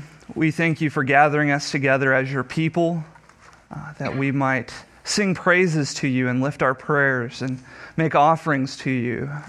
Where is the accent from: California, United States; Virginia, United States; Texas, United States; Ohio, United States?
Texas, United States; now in Pennsylvania, United States; I'm living in Pennsylvania, but I'm originally from Northwest Texas. So I'm going to be dropping a lot of y'alls and things like that.